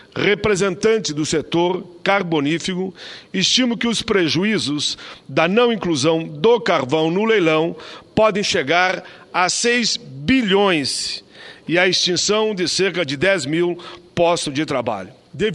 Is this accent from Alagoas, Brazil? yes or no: no; Caxias do Sul, Rio Grande do Sul, Brazil; Um deles, senhor presidente, vem de Caxias do Sul, minha cidade natal.